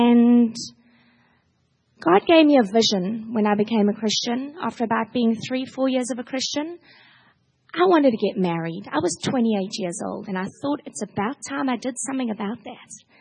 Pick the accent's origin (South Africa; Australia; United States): South Africa; Durban, KwaZulu-Natal; And I'm from the East Coast, from a city called Durban, which is the third biggest city in South Africa.